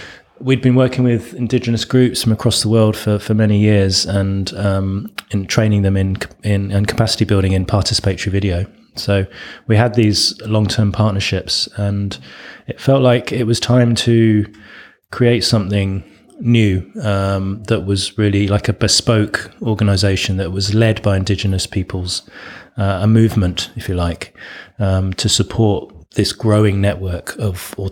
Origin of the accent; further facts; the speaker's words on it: Oxford, South East England, United Kingdom; from Oxford in the UK